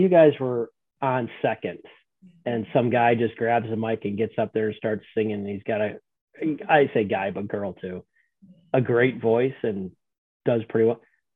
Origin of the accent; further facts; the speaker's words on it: United States; I'm an American.